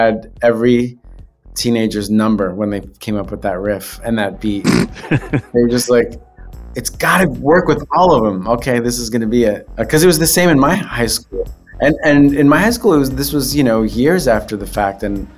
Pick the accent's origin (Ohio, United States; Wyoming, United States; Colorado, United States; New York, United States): New York, United States; Well, in New York, where I grew up on Long Island, we got … in a different way.